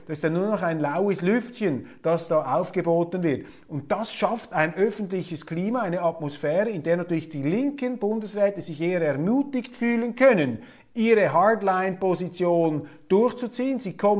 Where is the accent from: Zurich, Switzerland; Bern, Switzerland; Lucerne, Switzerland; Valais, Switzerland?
Zurich, Switzerland; Da sind wir Zürcher Naivlinge.